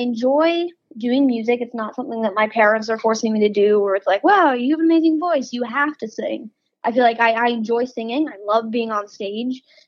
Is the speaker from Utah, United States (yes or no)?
yes; Utah, United States; born there; now in New Jersey, United States; So I was born in Utah, and I moved out to Jersey a little while ago to help jumpstart my career.